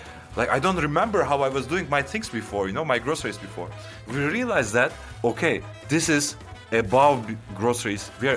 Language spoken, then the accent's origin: English; Istanbul, Turkey; I grew up in Istanbul.